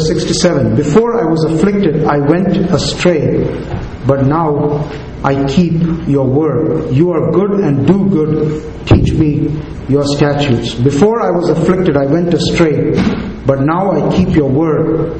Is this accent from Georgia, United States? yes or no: yes; Atlanta, Georgia, United States; now in India; My family and I, we are from Georgia, from Atlanta, Georgia. About three years ago, the Lord gave us an opportunity to return back to our native country, India, in connection with a job transfer.